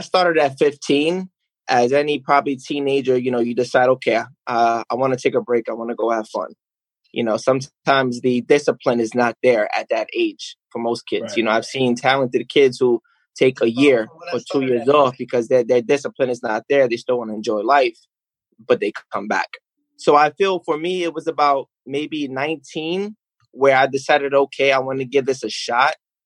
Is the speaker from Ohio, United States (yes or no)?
no; Staten Island, New York, United States; Yes, born and raised. Yes, I'm from Staten Island.